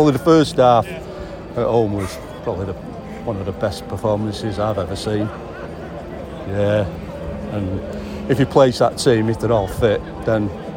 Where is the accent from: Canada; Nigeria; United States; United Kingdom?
United Kingdom; Leyland, North West England; I'm from Leyland.